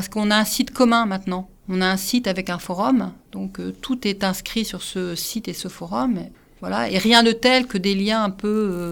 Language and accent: French; Calais, Hauts-de-France, France; Je m'occupe surtout de Calais, parce que je suis de Calais, mais aussi Boulogne.